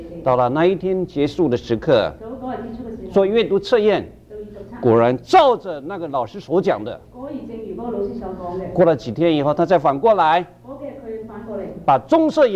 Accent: Harbin, Heilongjiang, China; 你们听我讲话的口音就知道我是哈尔滨来的。

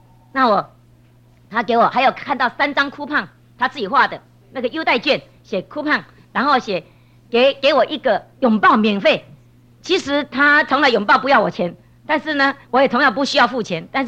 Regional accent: Taiwan; 那我们台湾话就叫做什么呢？我很盼望我讲的一些闽南话你们都听得懂。有时候国语啊，不知道怎么讲，讲到闽南话好像比较有乡土味道。

